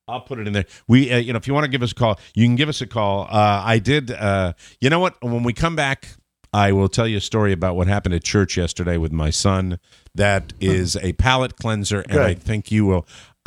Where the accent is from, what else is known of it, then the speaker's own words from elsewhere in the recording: Ireland; I'm Irish, and when I fight with somebody, I want to fix it, and I want to fix the world's problems.